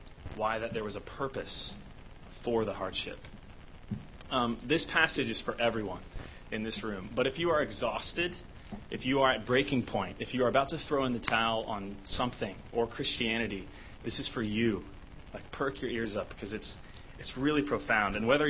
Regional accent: Tennessee, United States; also born or lived in Texas; But I'm obviously not from here. I grew up in Tennessee mainly, and I lived in Texas before I came here.

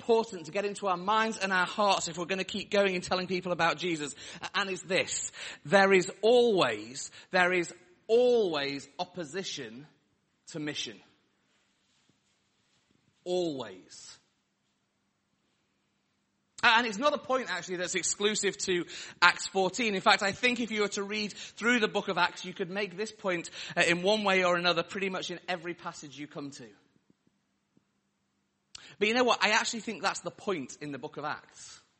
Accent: Sheffield, Yorkshire and the Humber, United Kingdom; I am from Sheffield, so this glorious city of Sheffield.

